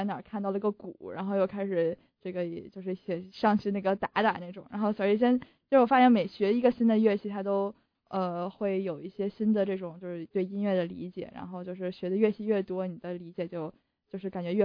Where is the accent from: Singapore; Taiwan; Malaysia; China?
China; Beijing; 首先我是在那个国内长大的，我是就北京出生